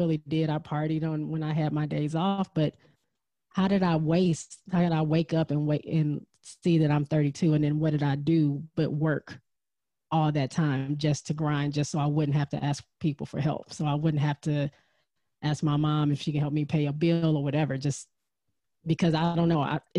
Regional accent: Michigan, United States; I'm from Michigan, going to college in Texas.

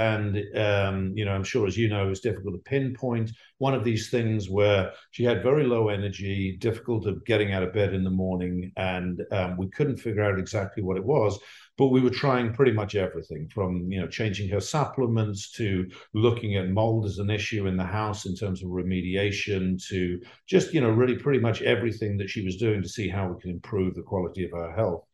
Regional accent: England, United Kingdom; and I'm English, and I was a tea drinker, and I never drank coffee.

